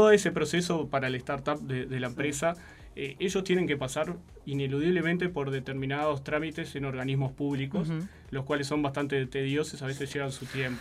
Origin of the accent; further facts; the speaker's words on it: Uruguay; no lo digo como uruguayo, sino orgulloso de nuestro país.